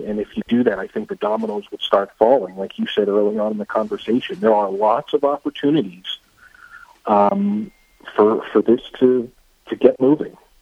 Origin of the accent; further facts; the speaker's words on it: Pennsylvania, United States; I was just looking at numbers in Pennsylvania, of course, my home state